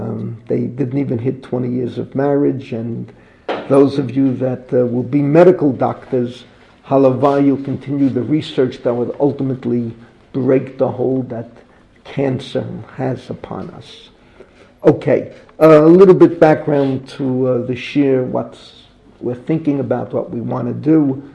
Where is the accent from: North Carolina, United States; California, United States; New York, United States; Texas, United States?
New York, United States; The truth is that growing up in New York and Reb Moshe Feinstein, I still remember when the first volume of the Igrot Moshe came out